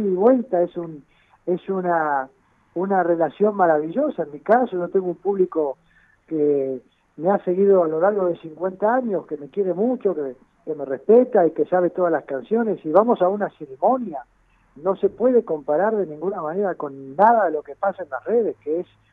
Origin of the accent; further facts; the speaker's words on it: Spain; yo soy español, por otro lado, puedo ir cuando quiera, y tengo familia viviendo allá, así que tengo hijos viviendo